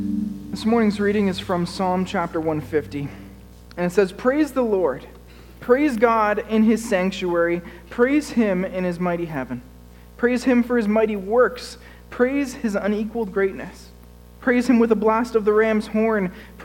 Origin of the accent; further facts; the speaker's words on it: Ottawa, Ontario, Canada; Growing up in Ottawa, one of my favorite things to do with family or friends